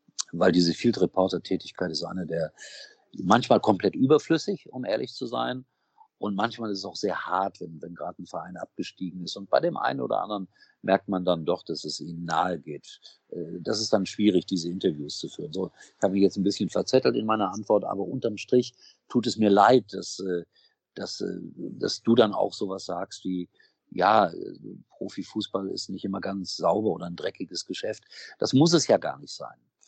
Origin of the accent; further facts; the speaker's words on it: Gelsenkirchen, North Rhine-Westphalia, Germany; ich komme aus einer Stadt, ich bin in Schalke geboren. Das ist eine arme Stadt.